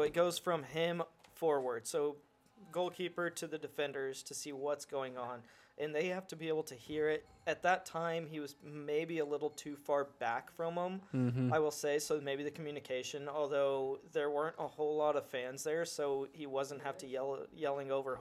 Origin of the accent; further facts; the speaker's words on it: Texas, United States; I'm actually from Texas, and I'm from a part of Texas that doesn't see this a whole lot.